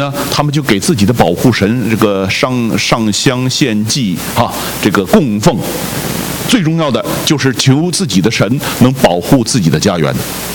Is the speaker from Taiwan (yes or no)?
no; China; 近代我们中国人在这个有抗战，是吧？